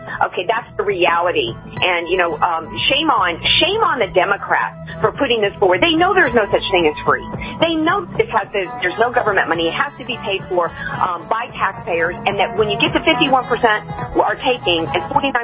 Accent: the South, United States; You know, I grew up in the South, baby.

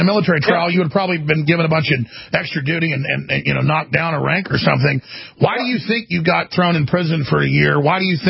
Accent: Texas, United States; I'm from Texas. I can barely pronounce Texas. Call it Tejas, I guess.

